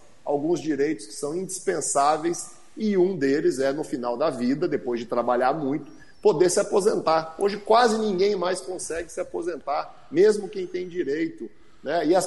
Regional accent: Paraná, Brazil; eu nasci e sempre vivi no Paraná.

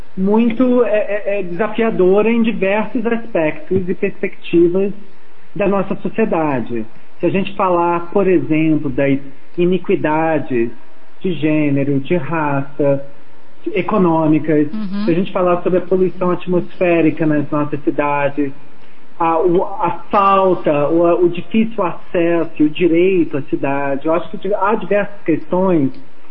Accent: Curitiba, Paraná, Brazil; Eu sou curitibano, então ótimo, sempre estar em contato aí com a terra.

